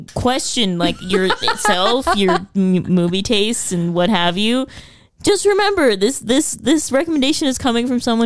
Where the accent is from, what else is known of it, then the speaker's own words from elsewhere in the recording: California, United States; But you're an alien and I'm from the Valley.